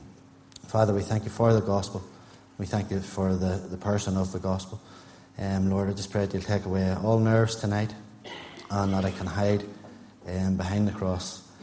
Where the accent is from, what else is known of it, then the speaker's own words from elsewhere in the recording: Portadown, Northern Ireland, United Kingdom; born there; I was born in 1974 in Portadown. I was born into a Christian home.